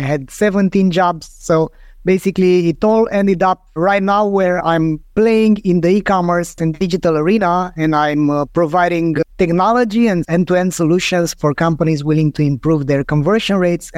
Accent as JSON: {"language": "English", "region": "Bucharest", "country": "Romania", "second_language": "English", "said": "I'm coming from Bucharest, Romania. The first 10 years I was in an ex-communist country"}